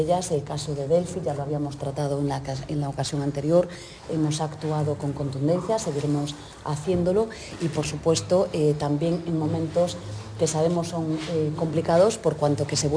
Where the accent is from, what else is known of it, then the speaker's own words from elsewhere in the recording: Ferrol, Galicia, Spain; Yo soy de Ferrol, conozco, tengo los datos de la carga de trabajo de Cádiz.